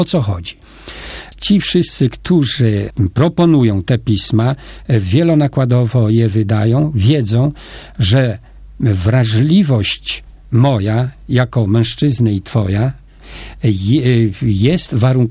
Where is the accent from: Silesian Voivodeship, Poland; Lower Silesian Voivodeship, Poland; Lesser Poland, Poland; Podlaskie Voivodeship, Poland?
Lesser Poland, Poland; bo pochodzę z okolic Tuchowa